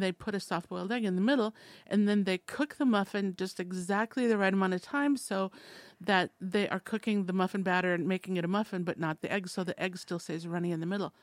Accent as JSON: {"language": "English", "country": "United States", "said": "as an American, my expectation when I cut into something that looks like banana bread"}